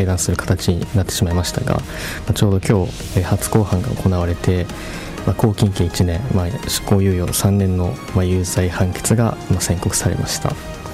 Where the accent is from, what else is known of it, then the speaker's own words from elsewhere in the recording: Hokkaido, Japan; born there; 北海道生まれの一般人が大好きなスポーツの魅力をデータを通じて発信するという夢を実現するべく